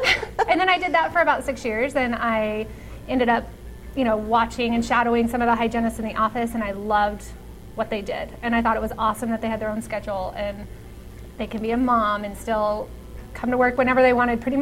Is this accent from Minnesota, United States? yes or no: no; Farmington, New Mexico, United States; which I'm from Farmington, so it's a three-hour drive for me.